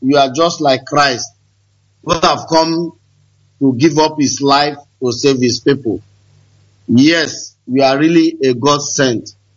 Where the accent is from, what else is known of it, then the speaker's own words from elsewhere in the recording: Owerri, Imo, Nigeria; now in Indonesia; I come from Imo State, Owerri.